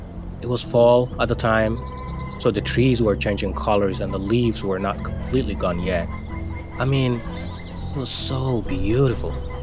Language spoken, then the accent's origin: English; Somalia; now in Maine, United States; And then the question, where are you from? I still say I'm from Somalia. Then and now, I'm from Maine.